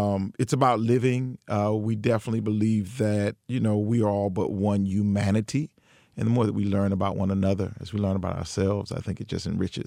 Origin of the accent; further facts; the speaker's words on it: Oakland, California, United States; You know, growing up in America, growing up myself in Oakland, California, we celebrate America.